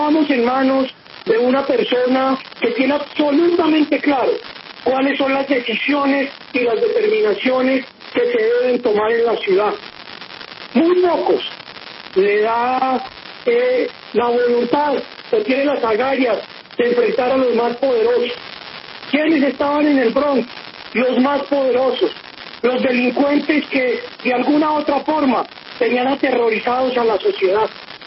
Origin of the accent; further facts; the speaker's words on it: Bogotá, Colombia; los dos somos bogotanos, como todos ustedes.